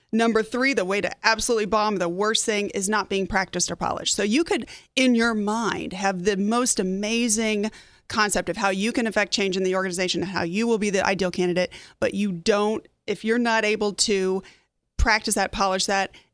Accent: Arizona, United States; they're from Pennsylvania and I'm originally from Arizona, or whatever the potential bias is

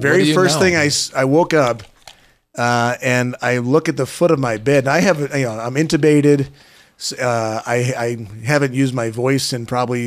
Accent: St. Louis, Missouri, United States; also born or lived in Chicago; I born and raised in St. Louis. Okay, I'm a big Cardinal baseball fan, as you know.

